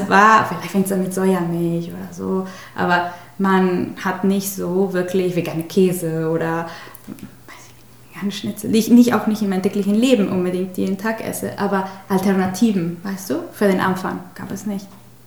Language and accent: German; Mexico; Und als Mexikaner, die mexikanische Kultur, wir essen sehr gerne